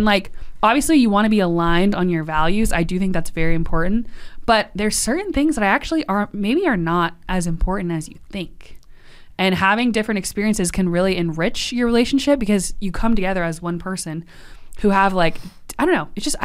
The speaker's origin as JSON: {"language": "English", "region": "California", "country": "United States", "tie": "born or raised there", "said": "he grew up in New York, I grew up in California."}